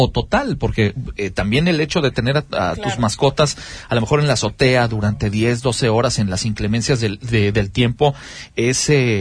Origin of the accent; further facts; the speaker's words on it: Querétaro, Mexico; ¿somos violentos los queretanos con nuestras mascotas?